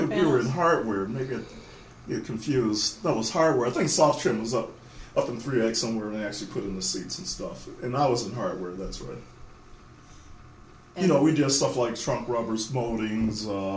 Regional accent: Detroit, Michigan, United States; and plus I come from Detroit, where just about all my family were auto workers, Chrysler primarily.

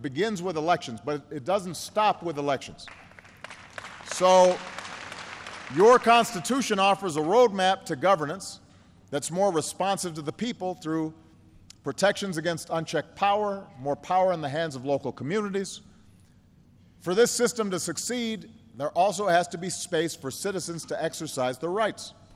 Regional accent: Chicago, Illinois, United States; My hometown of Chicago was infamous for Al Capone

